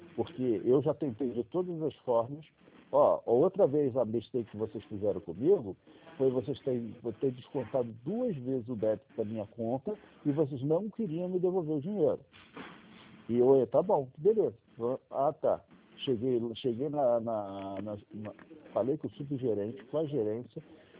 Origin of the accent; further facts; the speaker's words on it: Petrópolis, Rio de Janeiro, Brazil; Eu sou da região serrana do Rio de Janeiro.